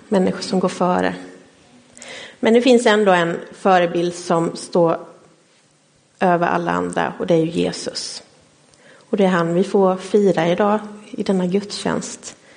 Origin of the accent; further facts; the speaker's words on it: Gnosjö, Jönköping County, Sweden; Jag är uppväxt i Marås, Gnosjö.